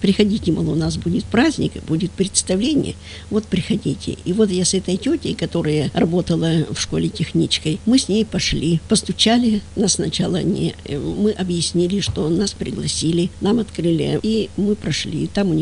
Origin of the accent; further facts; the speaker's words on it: Malaya Minusa, Krasnoyarsk Krai, Russia; Я родилась в Малой Минусе. Там я жила, там мои родители, там мои бабушки и дедушки жили. И сейчас родственники живут там. Училась я в Маломинусинской 7-летней школе.